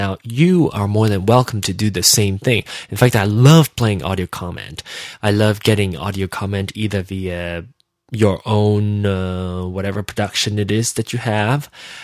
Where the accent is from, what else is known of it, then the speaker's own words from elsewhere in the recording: Penang, Malaysia; I do a show entirely in Hokkien, and specifically Penang-style Hokkien, because I'm from Penang, Malaysia.